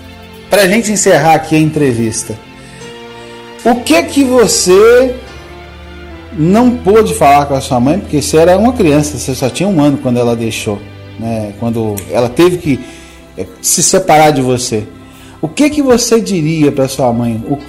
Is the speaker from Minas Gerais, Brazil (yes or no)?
yes; Muriaé, Minas Gerais, Brazil; now in Miradouro, Brazil; Eu também não sou daqui, eu sou de Muriaé, tem 5 anos que eu estou aqui na cidade